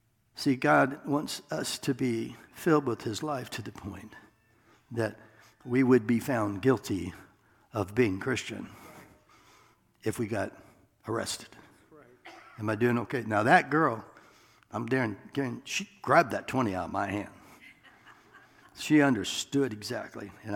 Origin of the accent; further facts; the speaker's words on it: Iowa, United States; And I thought, I'm from Iowa, and I got it the first time.